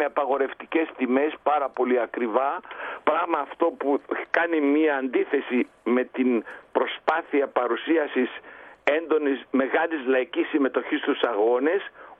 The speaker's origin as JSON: {"language": "Greek", "country": "Greece", "lives_now": "France", "said": "εγώ που είμαι Έλληνας και έχω ζήσει τις αρνητικές οικονομικές επιπτώσεις των Ολυμπιακών Αγώνων στην Ελλάδα"}